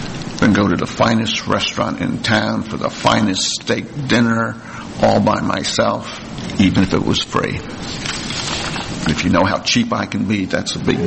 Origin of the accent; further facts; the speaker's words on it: New Jersey, United States; I guess I grew up in New Jersey, so it was no big deal.